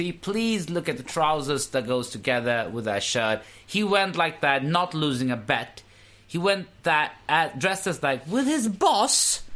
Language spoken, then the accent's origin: English; Pakistan; And I just felt, this is the first time I'm patriotic. I am Pakistani now.